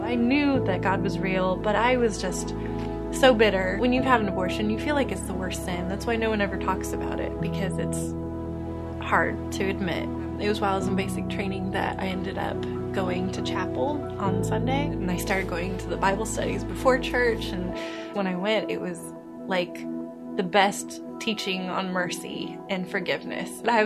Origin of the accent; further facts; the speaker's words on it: Brooklyn, Arkansas, United States; I'm from Brooklyn, Arkansas.